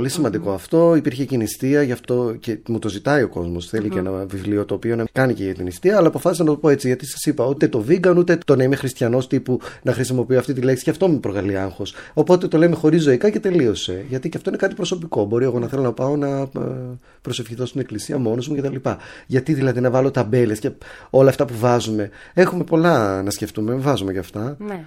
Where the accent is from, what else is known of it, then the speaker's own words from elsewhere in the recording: Vyroneia, Central Macedonia, Greece; εγώ μεγάλωσα στη Βηρώνια Σερών που έπινα γάλα από μία γελάδα.